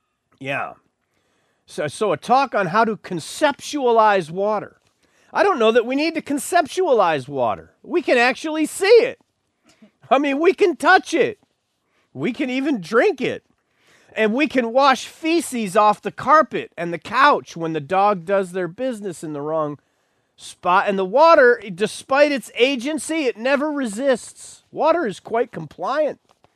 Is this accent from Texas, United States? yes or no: no; Buffalo, New York, United States; born there; Yes, I'm indigenous. I was born in Buffalo. South Buffalo, that is. That's right. Pizza, subs, wings. Beef on wick. That's where I was.